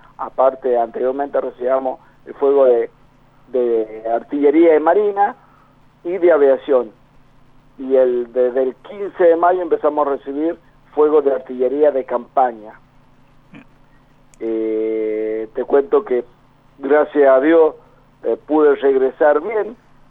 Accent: San Juan, Argentina; Soy sanjuanino, en el año 1981 me fui a la Escuela Suboficial de Sargento Cabral

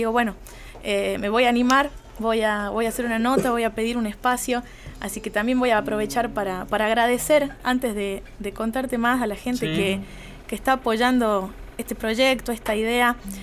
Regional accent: Catamarca, Argentina; tengo un tema para Catamarca que simboliza el amor a mi tierra

